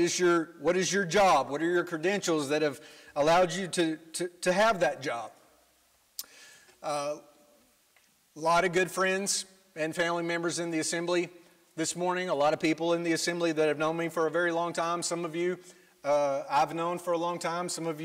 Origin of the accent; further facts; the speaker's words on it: Winfield, Alabama, United States; I am from Winfield, Alabama, which, you know, I think we got one famous person on our Wikipedia page.